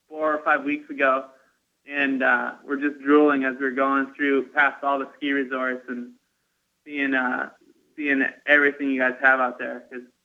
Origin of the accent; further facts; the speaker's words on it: Montana, United States; Well, I grew up in Montana and started skating when I was around 12 years old.